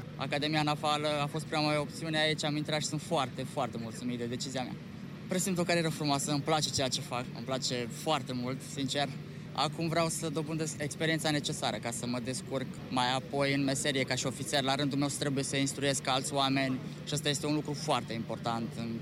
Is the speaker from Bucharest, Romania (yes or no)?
no; Petroșani, Hunedoara County, Romania; Sunt din Petroșani.